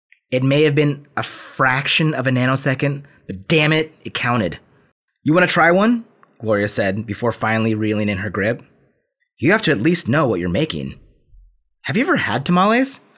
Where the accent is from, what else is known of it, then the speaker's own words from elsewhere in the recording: Pacific Northwest, United States; There's a lot of my own childhood growing up in the Northwest in this book